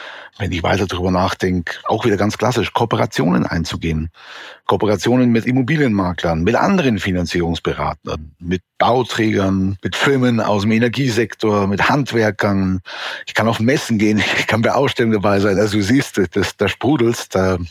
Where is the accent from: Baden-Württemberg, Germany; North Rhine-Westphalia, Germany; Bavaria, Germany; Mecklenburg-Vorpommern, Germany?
Bavaria, Germany; ich komme aus der Nähe von München